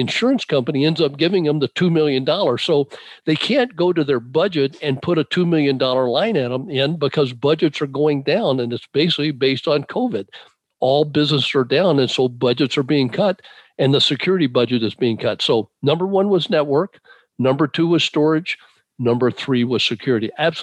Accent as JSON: {"language": "English", "town": "Tucson", "region": "Arizona", "country": "United States", "tie": "born or raised there", "said": "I grew up in Tucson, and I remember my dad waking all of us boys up at 2 o'clock in the morning to go out in the backyard and see snow."}